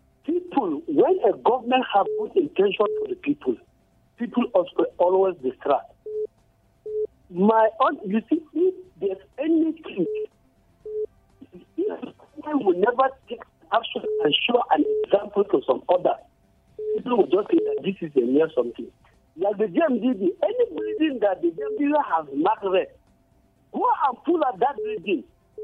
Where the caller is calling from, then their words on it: Vom, Plateau, Nigeria; from Vom.